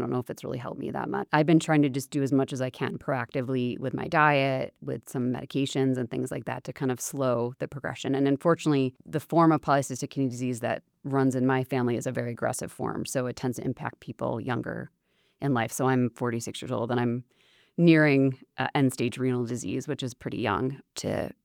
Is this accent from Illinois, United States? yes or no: yes; Chicago, Illinois, United States; Yeah. So I'm originally from Chicago.